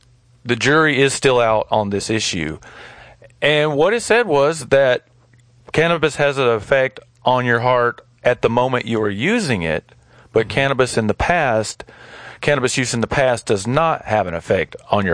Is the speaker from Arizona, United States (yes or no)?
no; Alabama, United States; And it comes from my home state in Alabama